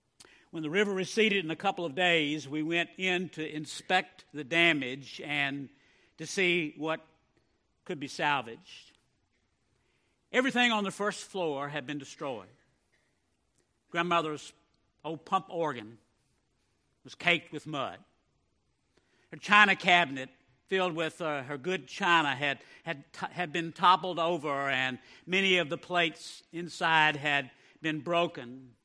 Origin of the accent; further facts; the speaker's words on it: Virginia, United States; in the little county where I grew up in Nelson County, Virginia.